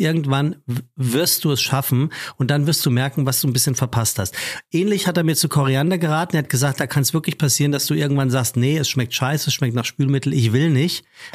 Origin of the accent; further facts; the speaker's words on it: Hesse, Germany; Ich komme aus dem Frankfurter Raum, da sagt man Pinzig.